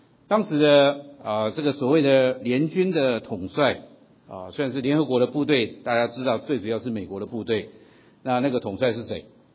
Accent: China; 我们中国人有一句俗话，将在外军命有所不受，我相信很多人听过这句话。

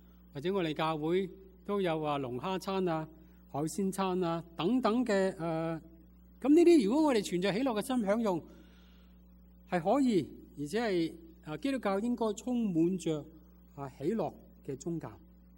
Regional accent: China; 不是好像我们中国人一样，我们结婚就要喝一餐，可能去唐人街的金峰大酒楼筵开一百席，那就很威水的了。

